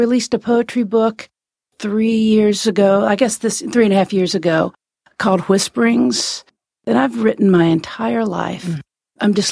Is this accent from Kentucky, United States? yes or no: yes; Lexington, Kentucky, United States; now in Cincinnati, United States; I'm an only child, and actually, I grew up in Lexington, but I actually live here.